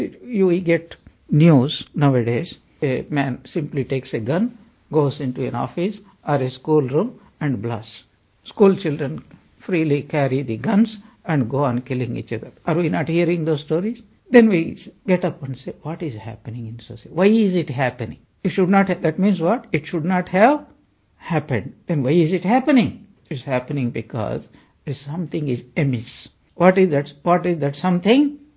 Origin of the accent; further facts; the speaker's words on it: India; And I am from India. So, still, my mind is from India only.